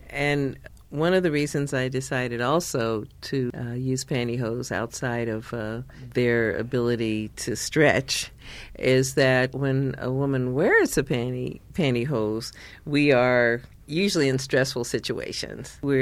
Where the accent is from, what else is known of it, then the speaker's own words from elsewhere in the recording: Los Angeles, California, United States; also born or lived in Chicago; I was born in Chicago, and we moved to California when I was about 5 years old. We moved to Los Angeles, and we moved to Pasadena. So we kind of bounced between Pasadena and Los Angeles, and basically Southern California.